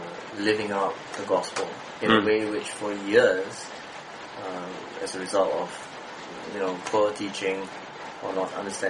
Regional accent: Malaysia; also born or lived in Australia; So the benefits of being a Malaysian Christian in Malaysia are enormous.

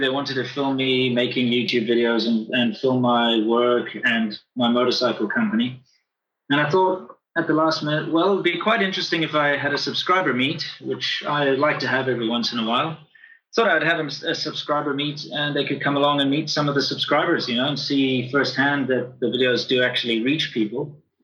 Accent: South Africa; now in China; I am a British South African. So, you know, I grew up in South Africa. I was born there, although my parents are British.

